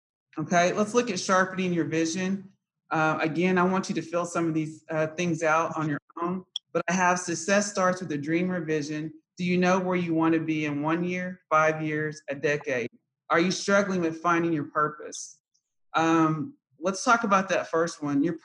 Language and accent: English; Oklahoma, United States; I grew up in Tologa, Oklahoma, and my family was the only Black family in the entire county.